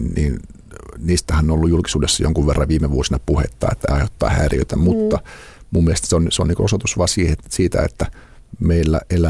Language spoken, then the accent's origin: Finnish; Imatra, South Karelia, Finland; moved away as an adult; now in Helsinki, Finland; En, vaan mä oon Imatralta kotoisin ja niin kuin siihen verrattuna, niin kyllähän tämä näyttää isolta.